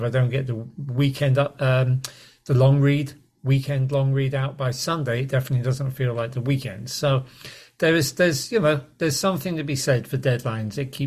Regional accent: England, United Kingdom; Growing up in England with only Radio 1, fortunately, Radio 1 was not, we weren't quite the Soviet Union.

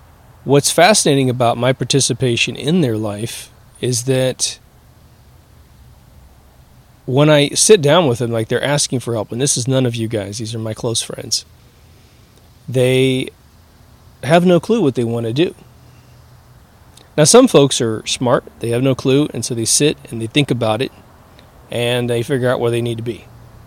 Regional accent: Midwest, United States; when I came from the Midwest, they said if you didn't have a college education, you simply were not going to be employable at all

